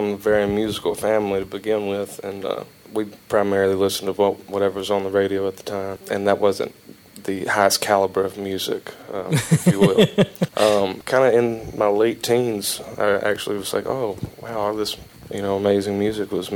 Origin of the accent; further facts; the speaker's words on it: Athens, Alabama, United States; That's something we didn't get growing up in Alabama.